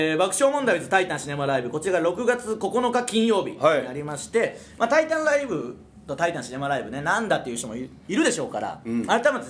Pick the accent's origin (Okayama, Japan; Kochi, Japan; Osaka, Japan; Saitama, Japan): Okayama, Japan; 我々のね地元岡山でも